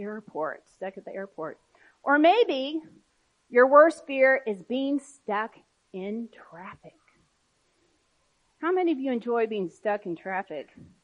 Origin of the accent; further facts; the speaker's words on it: Oklahoma, United States; when we lived in Oklahoma growing up on the Kansas-Oklahoma line, we had this big backyard with all these Italian cypress in the back before you went out to the field.